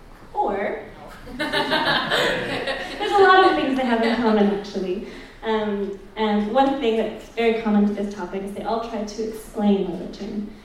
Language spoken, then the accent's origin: English; San Jose, California, United States; I'm American, North American. I'm from the US and from the little state of California. And I'm actually from this little bit. It's a place called San Jose.